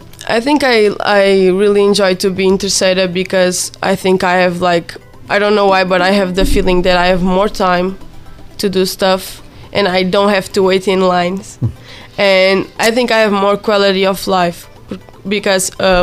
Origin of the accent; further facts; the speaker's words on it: Ovar, Aveiro District, Portugal; now in Azores, Portugal; I'm from Ovar. It's in the district of Aveiro, near Porto.